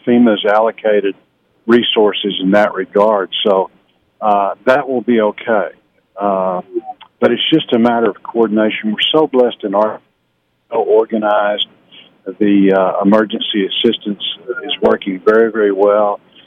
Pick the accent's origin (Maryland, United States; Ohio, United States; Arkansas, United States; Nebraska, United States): Arkansas, United States; Fort Smith; Well, I grew up in Fort Smith, and they've really taken a lot of the brunt of this.